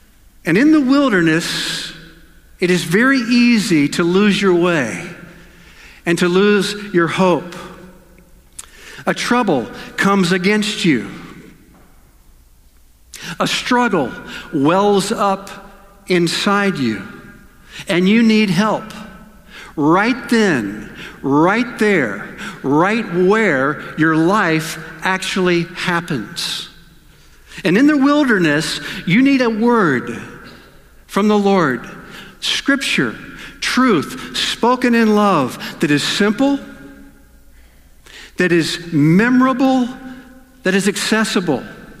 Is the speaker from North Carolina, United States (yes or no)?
yes; North Carolina, United States; moved away; My wife, Cindy, joins me, and we're originally from North Carolina, but these last 3 years we've been up in Grand Rapids, Michigan